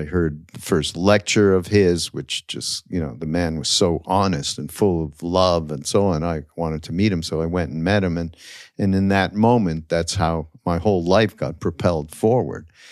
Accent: Canada; I'm from Canada.

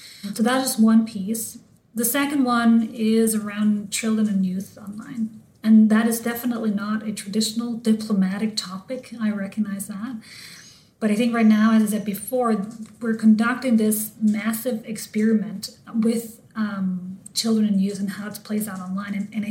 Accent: Denmark; English is a second language; I grew up in Denmark and always had this, this was just there.

